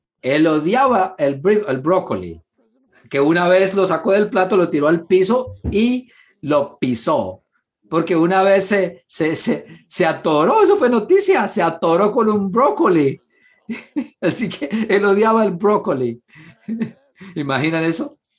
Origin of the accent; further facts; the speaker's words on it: Pittsburgh, Pennsylvania, United States; also born or lived in Texas; Yo crecí en Pittsburgh y yo ni siquiera sabía que era un jalapeño.